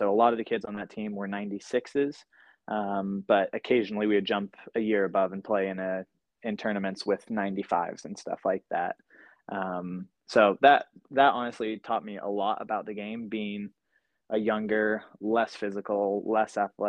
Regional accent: Washington, United States; moved away; also born or lived in Southern California; That came in part with a move from the Northwest, where I grew up in Central Washington, down to Southern California, just outside of LA.

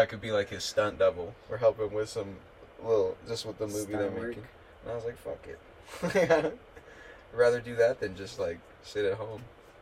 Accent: Carson City, Nevada, United States; also born or lived in Ely, Nevada; Dude, I grew up here in Carson.

